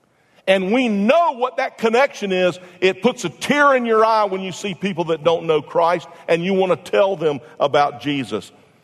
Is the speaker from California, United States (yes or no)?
no; Jacksonville, Florida, United States; Redheaded kid growing up on Barnes Road in Jacksonville, Florida at the Willowick Apartments. Number 10.